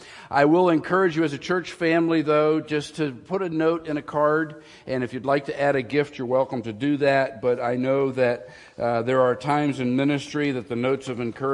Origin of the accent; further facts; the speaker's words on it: New York, United States; but where we grew up in Western New York, they would have a snow sculpture day